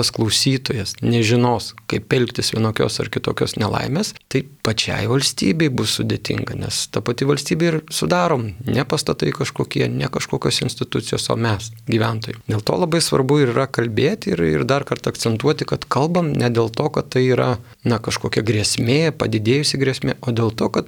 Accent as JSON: {"language": "Lithuanian", "region": "Vilnius County", "country": "Lithuania", "said": "pats esu iš Vilniaus regiono, darbuojuosi Vilniuje"}